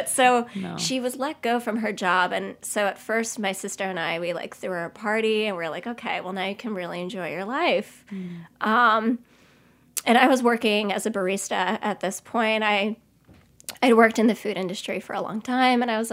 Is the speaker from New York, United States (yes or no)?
yes; Long Island, New York, United States; she at this point sold the house we grew up in Long Island.